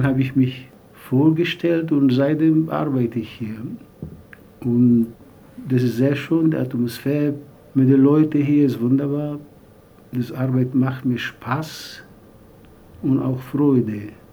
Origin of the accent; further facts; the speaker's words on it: Afghanistan; komme ich aus Afghanistan, bin 63 Jahre alt